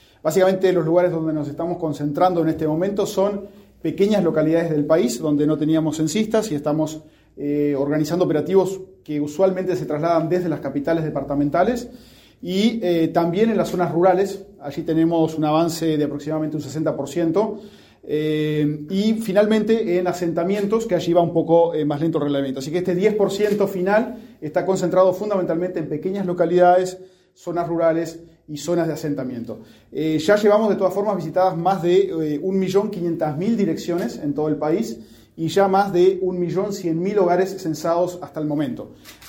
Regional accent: Uruguay

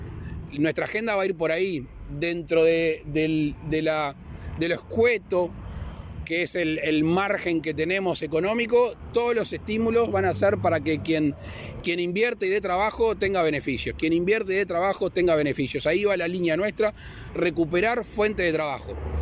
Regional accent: Uruguay; primero como habitantes del mundo de los otros países y sobre todo como uruguayos, que tenemos toda la intención de que el turismo, que es un gran motor de nuestro país

